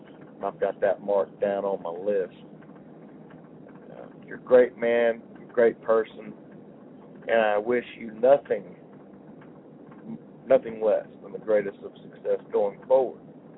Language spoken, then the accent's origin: English; Houston, Texas, United States; now in Missouri, United States; I live in Missouri now, but I'm from Houston, Texas. That's where I was raised.